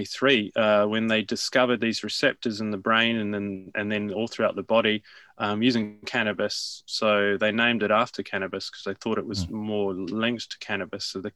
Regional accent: Wellington, New Zealand; So I'm actually from Wellington originally.

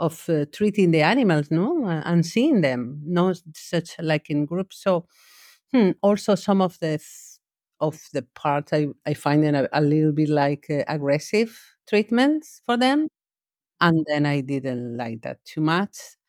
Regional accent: Alicante, Valencian Community, Spain; also born or lived in Murcia; I was born in Spain, in Alicante. It's a town very seaside coast in Spain on the east part. And then, yeah, I lived there with my family until I moved to Murcia, which is very close as well, but to study veterinary degree.

